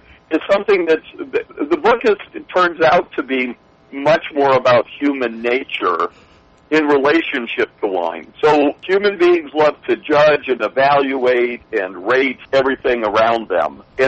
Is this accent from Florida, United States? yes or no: yes; Miami, Florida, United States; I grew up in Miami.